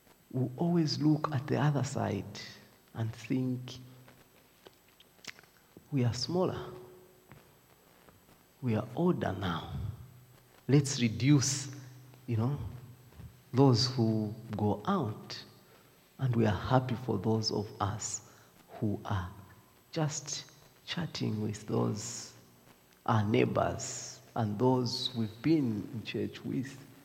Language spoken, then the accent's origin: English; Zambia; English is a second language; now in Dundee, United Kingdom; I said, "No, I'm from Zambia."